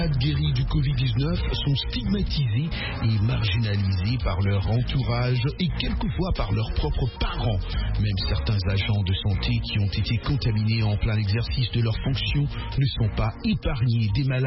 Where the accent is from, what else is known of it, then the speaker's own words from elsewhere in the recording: New York City, New York, United States; French is a second language; ça c'est ma ville ici aux États-Unis, hein, c'est New York City, ma ville, c'est là où j'ai grandi